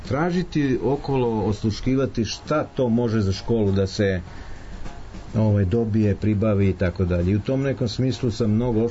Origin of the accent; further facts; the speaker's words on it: Serbia; dobar dan, ja sam direktor iz Srbije